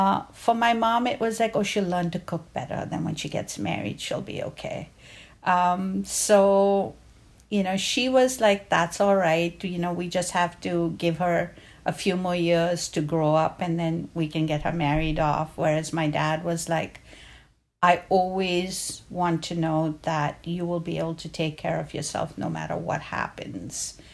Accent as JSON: {"language": "English", "town": "Mumbai", "region": "Maharashtra", "country": "India", "tie": "born or raised there", "said": "we would go to a store growing up in Bombay that would sell you little tubs of, you know, fresh mayonnaise that was made."}